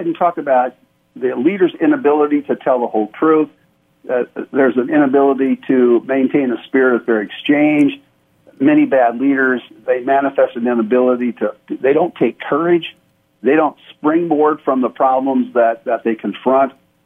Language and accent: English; Michigan, United States; When I grew up in Michigan, I was a preacher's kid, grew up in Michigan